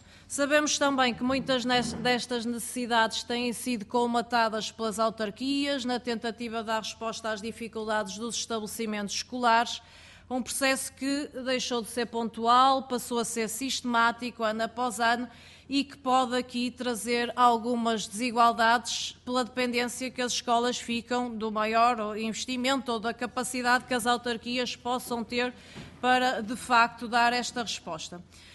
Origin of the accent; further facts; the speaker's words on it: Porto, Portugal; gostava de dar nota de algumas escolas do distrito de onde venho e que são, de facto, apenas meros exemplos. No distrito do Porto